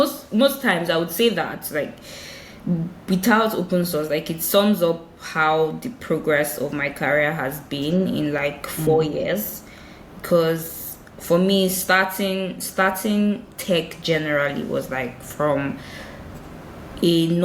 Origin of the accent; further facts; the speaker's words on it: Port Harcourt, Rivers, Nigeria; I grew up in Port Harcourt